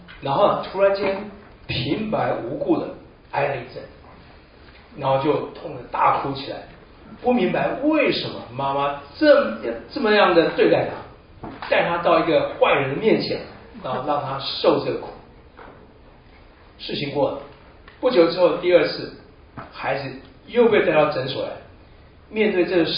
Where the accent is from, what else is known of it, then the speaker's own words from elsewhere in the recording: Keelung, Taiwan; 我是生在台湾的基隆，在基隆那时候港口都有一些从外国运进来的浮木